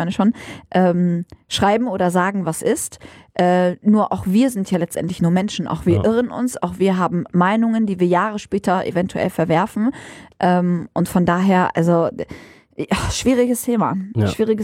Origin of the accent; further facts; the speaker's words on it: Dormagen, North Rhine-Westphalia, Germany; Also ich bin in Dormagen zur Schule gegangen.